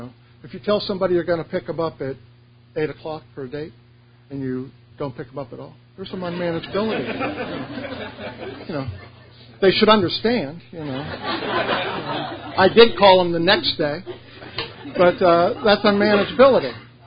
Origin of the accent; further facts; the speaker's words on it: Ohio, United States; You know, because I'm from Ohio.